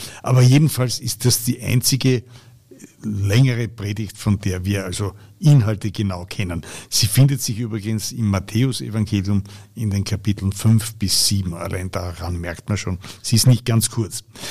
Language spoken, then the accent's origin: German; Austria; Aber bei uns in Österreich fallen die Muslime mehr auf.